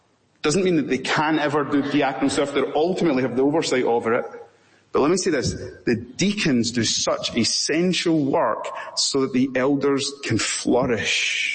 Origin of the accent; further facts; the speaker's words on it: Scotland, United Kingdom; I'm saying this as a Scottish Presbyterian.